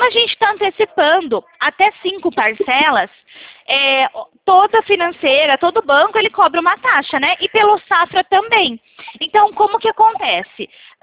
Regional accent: São Paulo, Brazil; Eu sou aqui de São Paulo.

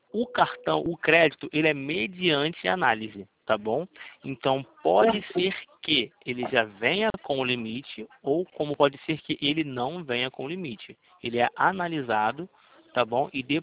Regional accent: Rio de Janeiro, Brazil; eu sou do Rio de Janeiro

